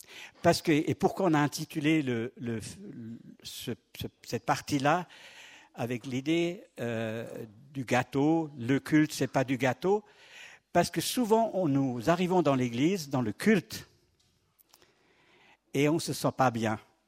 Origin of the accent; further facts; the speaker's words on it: France; je suis français, frontalier, pardon